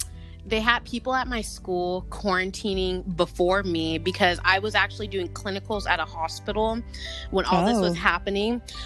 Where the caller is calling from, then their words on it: Midvale, Utah, United States; I'm calling from Midvale, Utah.